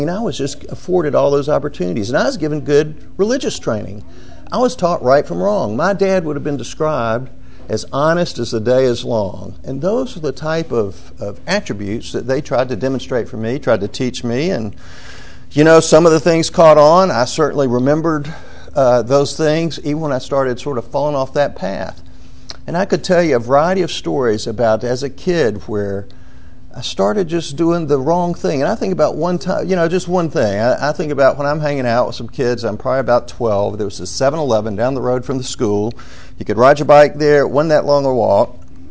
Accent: Atlanta, Georgia, United States; born there; I was born in Atlanta, Georgia.

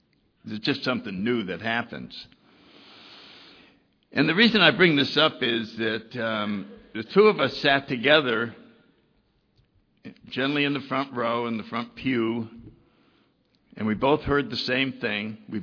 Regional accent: New Haven, Connecticut, United States; born there; I was born in 1931 in New Haven, Connecticut

